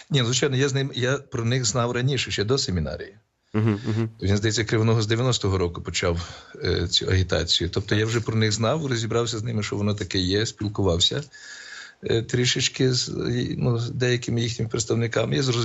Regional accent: Kryvopillia, Ivano-Frankivsk Oblast, Ukraine; Так, я народився в селі Кривеполе. Це Верховинський район, недалеко від Верховини. Так що я місцевий. Я в Верховині і в садочок ходив, бо батько прийшов на роботу в Верховину.

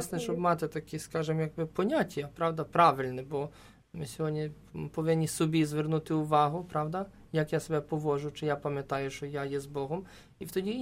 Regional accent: Kyiv, Ukraine; я теж з Києва, ми здесь приїхали в паломничество.

